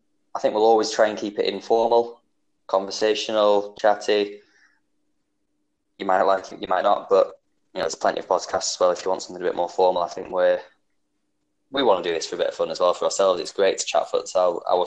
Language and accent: English; England, United Kingdom; Obviously, we're English, so we focus a little bit more on England, rightly or wrongly.